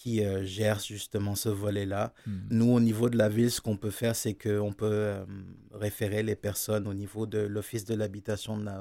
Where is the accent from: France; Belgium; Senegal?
Senegal; first language Wolof; French is a second language; dans ma langue natale, je suis originaire du Sénégal, le Wolof.